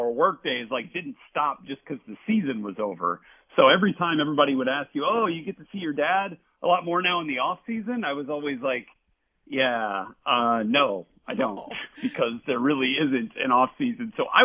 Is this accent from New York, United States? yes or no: no; New Orleans, Louisiana, United States; And so I grew up in New Orleans